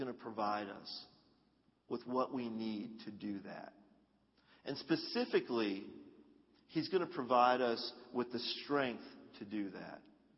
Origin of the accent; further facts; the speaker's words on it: India; You know, she's from the country, I'm from the city. She's American, I'm Indian.